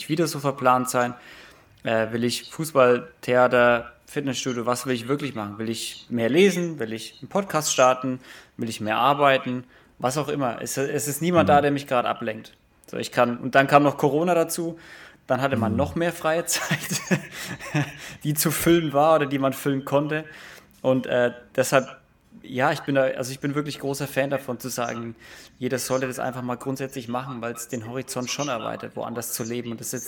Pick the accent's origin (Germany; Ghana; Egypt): Germany; Nuremberg, Bavaria; das ist halt ziemlich weit weg von Nürnberg, so wo ich jetzt wohne oder wo ich herkomme.